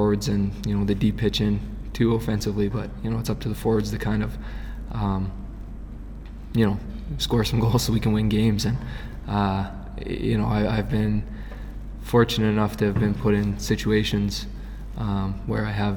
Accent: Winnipeg, Manitoba, Canada; for me, growing up in Winnipeg and playing hockey and through the Winnipeg minor hockey system

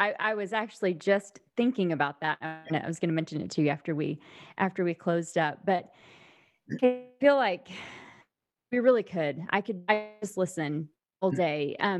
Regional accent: Oklahoma, United States; Oh, yeah. I grew up in Oklahoma. I hear that.

